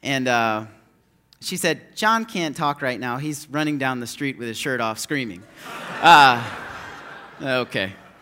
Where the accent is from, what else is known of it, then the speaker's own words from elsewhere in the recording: the South, United States; I don't have a dog in that fight either way. I'm a Southerner.